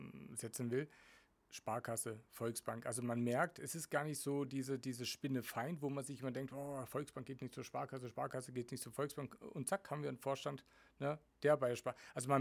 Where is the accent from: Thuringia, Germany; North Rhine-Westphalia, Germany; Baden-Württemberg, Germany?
Baden-Württemberg, Germany; Spaichingen; born there; ich bin auch Speichinger, ursprünglich, also gebürtig